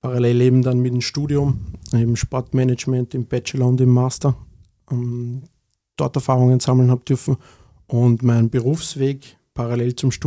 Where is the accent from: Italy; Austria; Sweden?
Austria; Kapellen, Lower Austria; Ja, also Kapellen ist tatsächlich meine Heimatgemeinde. Mhm. Meine Eltern sind damals von der Kleinstadt St. Pölten rausgezogen aufs Land nach Kapellen und ja, haben dann dort mich und meinen kleinen Bruder großgezogen.